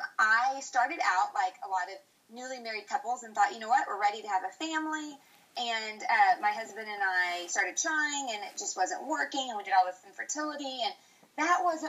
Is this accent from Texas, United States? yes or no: yes; Dallas, Texas, United States; I grew up in the Dallas area.